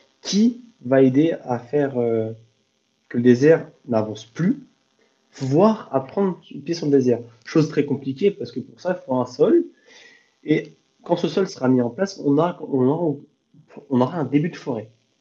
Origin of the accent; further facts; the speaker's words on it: France; il ne faut pas imaginer une forêt comme on l'imagine nous en tant que Français.